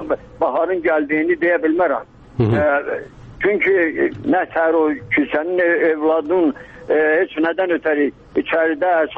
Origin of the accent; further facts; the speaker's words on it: Ismayilli District, Azerbaijan; Biz bu rayonda yaşayırıq. Orada böyümüşük. Hamını tanıyırıq.